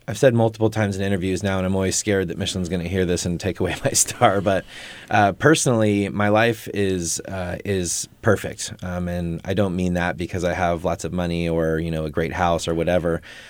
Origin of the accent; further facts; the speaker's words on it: Forest Hill, California, United States; now in Auburn, United States; Well, I mean, it's where I'm from, right? Like this, I grew up in Forest Hill and I've lived in Auburn for 25 years. I love this area.